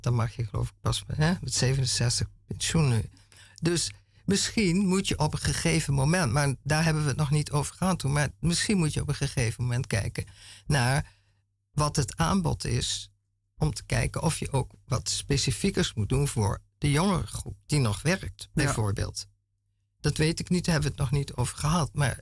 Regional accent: Venlo, Limburg, Netherlands; moved away as an adult; also born or lived in Italy; now in Amsterdam, Netherlands; Ik ben oorspronkelijk kom ik uit Venlo. Daar ben ik geboren en ook wel getogen. En via Eindhoven ben ik toen in Italië terechtgekomen, waar ik 7 jaar gewoond en gewerkt heb.

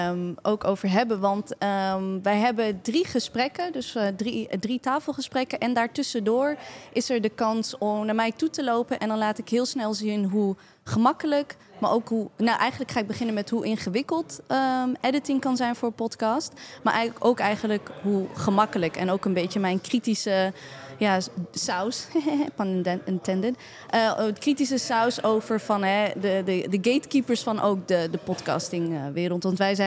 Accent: Maarssen, Utrecht, Netherlands; Ah, ik ben geboren en getogen in Maarsen.

